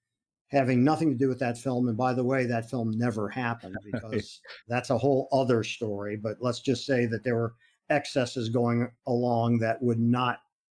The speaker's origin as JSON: {"language": "English", "town": "Akron", "region": "Ohio", "country": "United States", "tie": "born or raised there", "said": "Well, my parents, I grew up in Akron, Ohio. My parents had retail stores."}